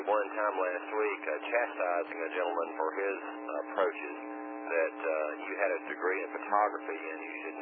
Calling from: Tennessee, United States; Yes, I'm calling from Tennessee.

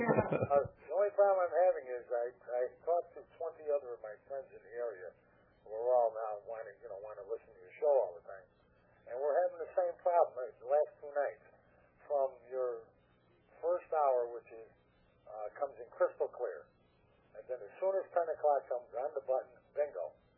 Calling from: Connecticut, United States; I'm calling from Litchfield County, Connecticut.

